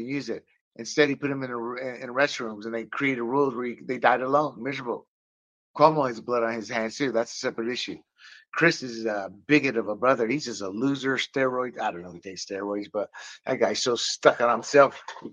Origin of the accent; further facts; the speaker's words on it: Panama; I'm a big-time gun advocate. I was born and raised in Panama as an American citizen.